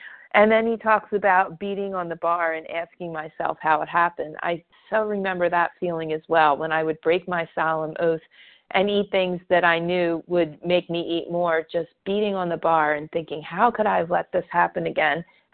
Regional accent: New Jersey, United States; I'm from New Jersey, and I'm a grateful recovering compulsive overeater.

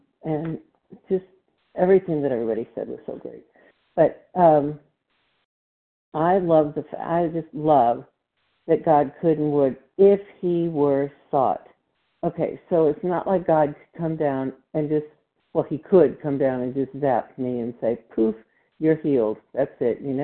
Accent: Texas, United States; I am from Texas.

